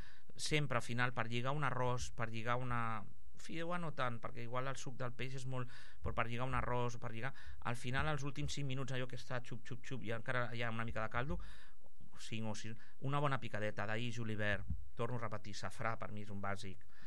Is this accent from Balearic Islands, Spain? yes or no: no; Catalonia, Spain; Som catalans, eh?